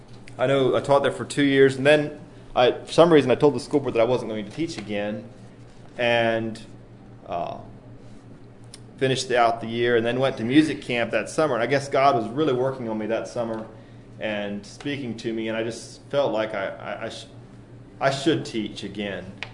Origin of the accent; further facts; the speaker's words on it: Whiteville, Tennessee, United States; I grew up in Whiteville, Tennessee, where I spent all my school years in one schoolroom from kindergarten through 12th grade.